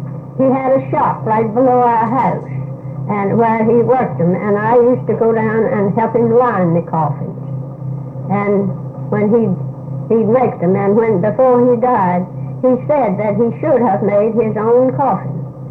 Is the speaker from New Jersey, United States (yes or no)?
no; Rappahannock, Tennessee, United States; born there; I was born in Rappahannock, Tennessee.